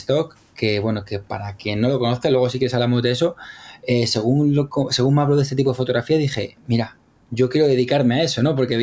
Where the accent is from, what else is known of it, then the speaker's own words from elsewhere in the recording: Madrid, Community of Madrid, Spain; yo soy de Madrid, soy gato, pero con familia de Burgos, que es donde pasaba, pues hasta que el trabajo te dice que ya no más, pues hasta en Burgos, en un pueblo muy pequeño, pasaba 3 meses al año